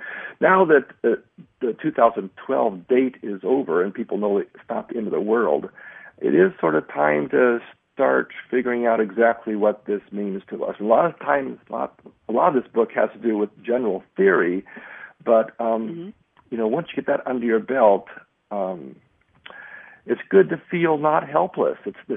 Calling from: Montana, United States; We're in Montana.

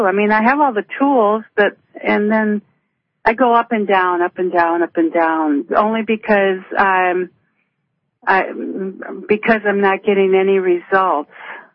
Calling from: Kansas City, Missouri, United States; Kansas City, Missouri.

